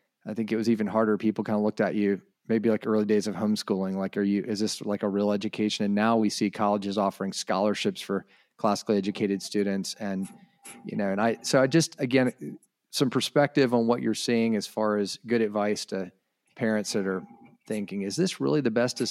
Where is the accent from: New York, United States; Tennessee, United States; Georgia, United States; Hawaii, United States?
Georgia, United States; Atlanta; I remember. I'm from Atlanta. Like you don't mess with Coca-Cola.